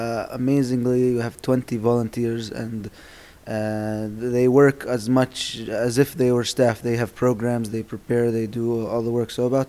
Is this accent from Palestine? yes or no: yes; Palestine; English is a second language; and I'm from Palestine.